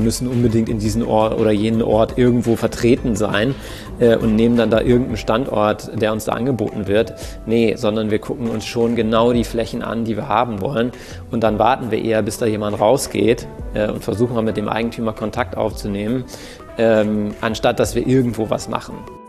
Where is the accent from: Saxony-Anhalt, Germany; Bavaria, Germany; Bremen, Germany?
Bremen, Germany; Bremerhaven; now in Hamburg, Germany; Ich komme von der Nordseeküste aus Bremerhaven.